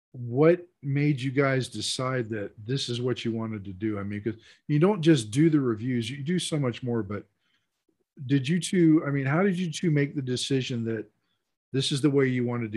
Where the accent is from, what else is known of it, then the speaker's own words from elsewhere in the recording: Florida, United States; Maybe I'll have to go investigate that next time I'm down there. I grew up in Florida, so.